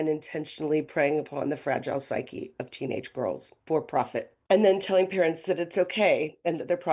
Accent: California, United States; I'm a mother from Marin County.

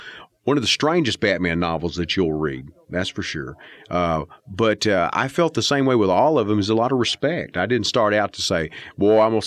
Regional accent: Texas, United States; I took my own drive-in experiences growing up in East Texas and going to the drive-in

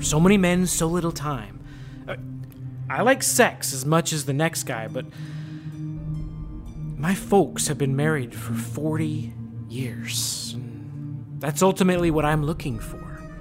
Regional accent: San Francisco, California, United States; Fourth generation. How could you tell?

